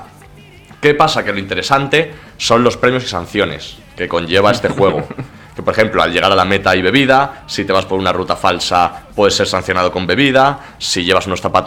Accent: Castile and León, Spain; yo soy de un pueblo de Valladolid que tiene menos de 100 habitantes

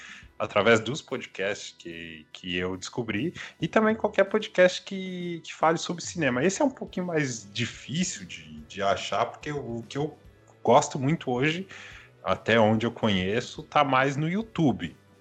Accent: Lages, Santa Catarina, Brazil; born there; Eu nunca morei fora. Eu nasci em Santa Catarina, nasci em Lages. Em 2008, com 18 anos, eu mudo para Criciúma, sul do estado aqui.

